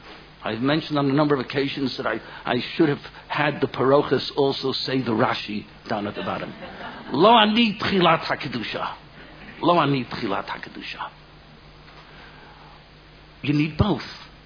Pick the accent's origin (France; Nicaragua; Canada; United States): United States; But I'm an American. I'm a hoarder. Our basements were never clean.